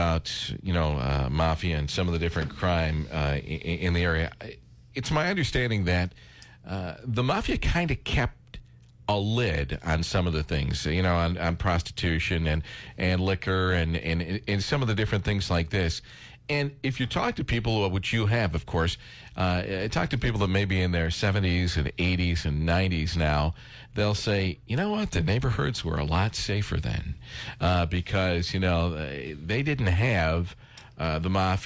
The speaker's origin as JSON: {"language": "English", "town": "Niagara Falls", "region": "New York", "country": "United States", "tie": "born or raised there", "said": "I grew up in the Falls. I was born and raised in the Falls."}